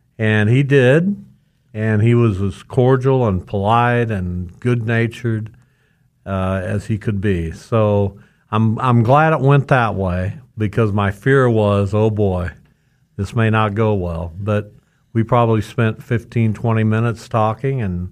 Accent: Derby, Kansas, United States; also born or lived in Winfield; I grew up, I was born in Winfield, but I moved to Derby when I was two, and that's where I grew up and went to school and graduated from high school and have great fond memories of my time in Derby

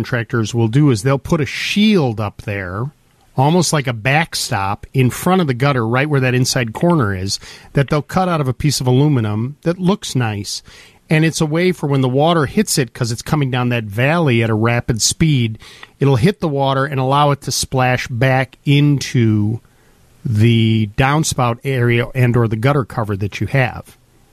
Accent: Highwood, Illinois, United States; also born or lived in Highland Park; I grew up in Highland Park in Highwood, and we went to Highwood, which I have not been back to Highwood in a long time. When I was a kid, I ran up and down those streets all the time

